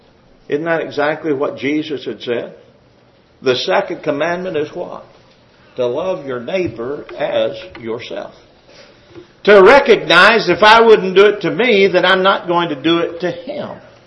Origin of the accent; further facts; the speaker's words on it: Pampa, Texas, United States; also born or lived in Corpus Christi, Texas; People that I can look back on that I grew up with in Pampa, Texas, or down in Corpus Christi, Texas. And I was just a little boy.